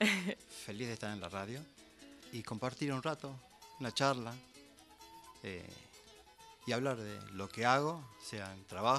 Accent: Castelar, Buenos Aires Province, Argentina; now in Buenos Aires, Argentina; Yo soy de Castelar. Y ahora estoy viviendo en Capital, zona oeste.

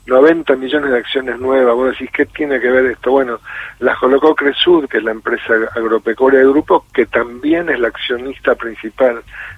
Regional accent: Argentina; obviamente somos una empresa argentina, los directores son todos argentinos, los gerentes somos todos argentinos

